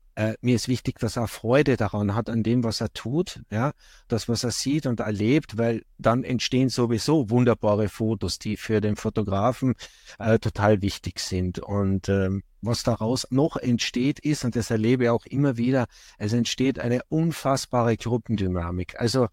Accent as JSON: {"language": "German", "region": "Carinthia", "country": "Austria", "said": "Das ist zum Beispiel der Dobratsch in Kärnten, mein Hausberg, von wo ich herkomme."}